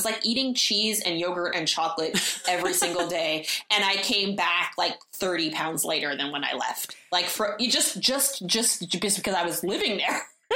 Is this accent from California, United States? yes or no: yes; California, United States; which for me, like growing up in California, was very strange because anyone like that you knew that had money, they probably weren't going to live in an apartment.